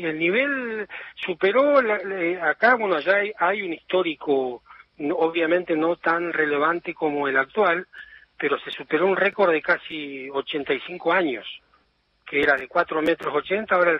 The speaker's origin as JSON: {"language": "Spanish", "town": "Caleta Olivia", "region": "Santa Cruz", "country": "Argentina", "said": "Yo soy de Santa Cruz, de Caleta, Olivia."}